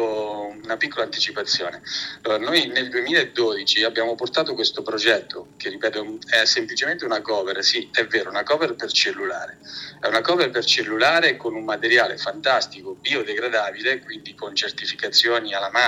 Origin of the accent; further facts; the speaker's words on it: Marche, Italy; di iNature. Vengo dalle Marche, sono qui nelle Marche, nelle... ridenti Marche